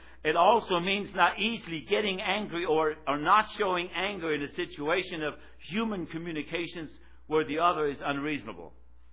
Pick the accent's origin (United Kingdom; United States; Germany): Germany; moved away as an adult; Those of you visitors that are here this morning, I'm born and raised in Germany. Came over here at the age of 19. I've been living here since then, off and on.